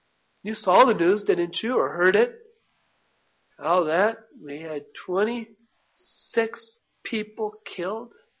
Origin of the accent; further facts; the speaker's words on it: Lincoln, Nebraska, United States; now in Detroit, United States; Well, I grew up in Lincoln.